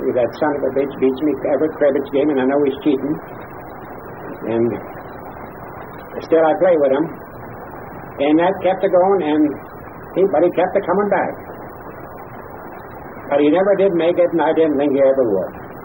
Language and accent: English; Eau Claire, Wisconsin, United States; I'm from Eau Claire, Wisconsin, the same place that Clancy is from.